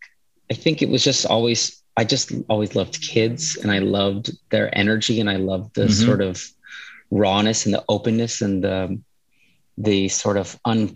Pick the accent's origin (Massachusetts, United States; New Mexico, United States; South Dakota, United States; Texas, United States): Texas, United States; because I grew up in South Texas, which is pretty heavily Christian, but also heavily Catholic.